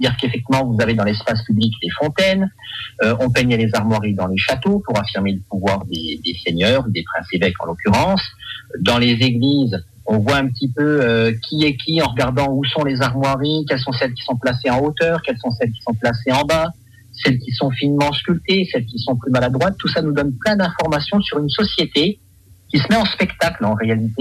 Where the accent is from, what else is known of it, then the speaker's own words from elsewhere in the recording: France; Alors, moi, je suis français